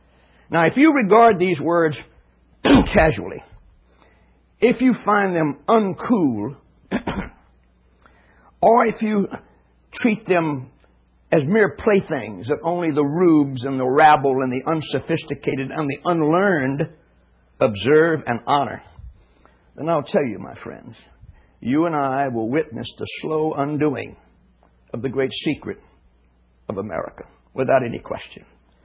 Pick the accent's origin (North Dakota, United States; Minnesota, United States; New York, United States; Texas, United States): Texas, United States; Houston; When I was a small boy growing up in Houston, Texas, growing up Catholic and the grandson of Sicilian peasants, in a part of Texas that was the Bible Belt, where there were very few Catholics